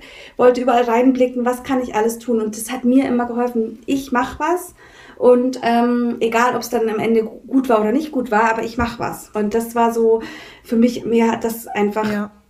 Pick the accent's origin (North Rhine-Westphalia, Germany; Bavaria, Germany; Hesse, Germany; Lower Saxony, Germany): Bavaria, Germany; Ich komme ja ursprünglich aus Bayern.